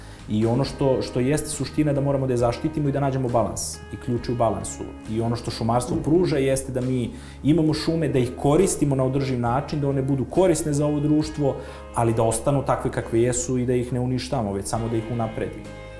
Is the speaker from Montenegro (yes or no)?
no; Kraljevo, Šumadija and Western Serbia, Serbia; ja sam rođen u Kraljevu, ali sam dobar deo svog detinjstva provao u jednom selu planinskom, 30 km od Kraljeva